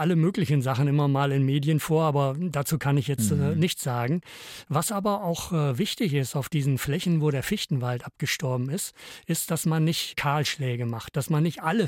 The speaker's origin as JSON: {"language": "German", "town": "Sondermühlen", "region": "Lower Saxony", "country": "Germany", "tie": "born or raised there", "said": "In Sondermühlen, das ist ein ganz kleines Dorf, so damals 300 Einwohner, heute sicher ein bisschen größer. Bei Melle, das ist schon etwas bekannter, bei Osnabrück."}